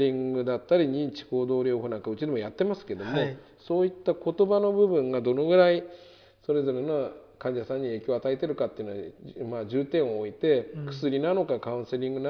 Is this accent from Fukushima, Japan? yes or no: yes; Fukushima, Japan; now in Tokyo, Japan; 僕も福島から来たもんですから、もともとは多剤併用を行ってきたんで、東京に出た途端に